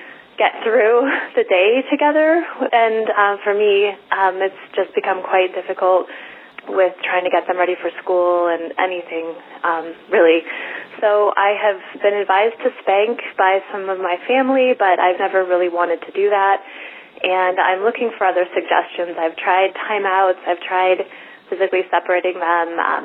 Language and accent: English; Boulder, Colorado, United States; I'm from Boulder, Colorado.